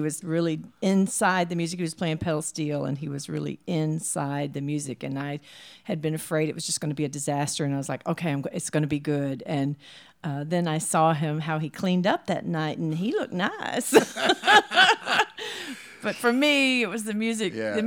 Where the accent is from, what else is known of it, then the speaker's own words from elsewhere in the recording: Tennessee, United States; I'm from West Tennessee, yeah. Halfway between Memphis and Nashville, just a little north of Muscle Shoals. I'm telling you, not a bad place to grow up musically.